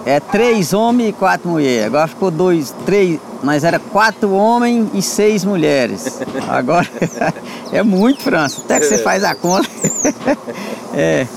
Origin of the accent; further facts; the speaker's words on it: Vazante, Minas Gerais, Brazil; Sou de Vazante